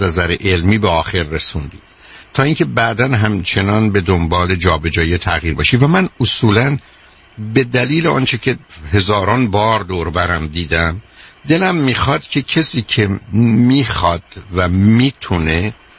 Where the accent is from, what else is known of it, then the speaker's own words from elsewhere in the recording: Iran; moved away; ماهایی که از ایران آمدیم